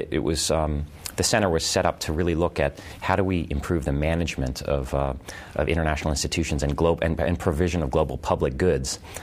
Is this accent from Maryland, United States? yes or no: yes; Maryland, United States; also born or lived in New York City / Paris; I was born in New York City and spent the first 3 years of my life in Paris. But ever since then, I was basically raised in suburban Maryland right outside of Washington, D.C.